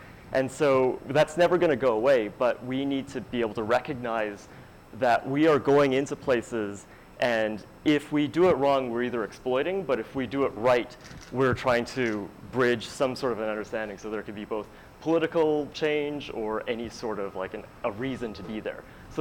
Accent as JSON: {"language": "English", "country": "Canada"}